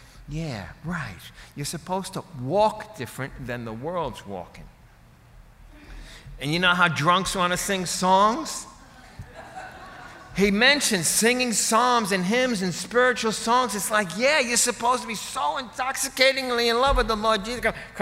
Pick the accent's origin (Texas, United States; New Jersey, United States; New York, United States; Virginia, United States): New York, United States; Rockaway Beach; Being an Irish Catholic and I'm from Rockaway Beach, these are verses that appeal greatly to me.